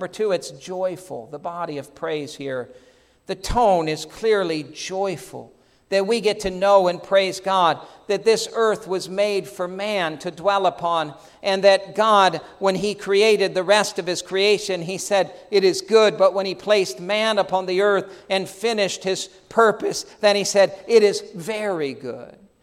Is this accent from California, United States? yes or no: no; New York, United States; I grew up in the East Coast in New York